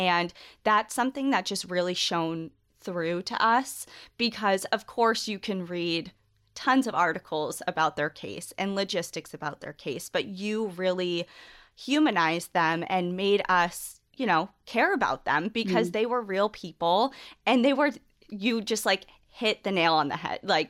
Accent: New England, United States; Yeah. And we, I mean, we're both from New England

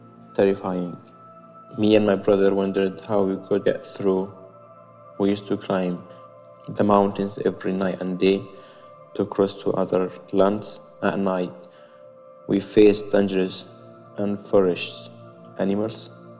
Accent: Syria; I am 20 years old. I come from Syria.

